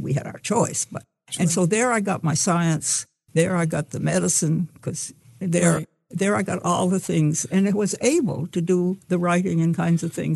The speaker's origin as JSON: {"language": "English", "region": "Vermont", "country": "United States", "tie": "born or raised there", "said": "Anyway, so growing up in Vermont, I remember when I came home from graduating in high school"}